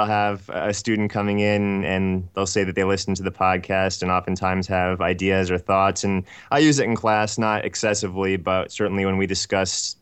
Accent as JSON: {"language": "English", "town": "Virginia Beach", "region": "Virginia", "country": "United States", "tie": "born or raised there", "said": "I grew up in Virginia Beach, about 15 minutes away from the beach. I went to college at the University of Virginia and law school at William & Mary."}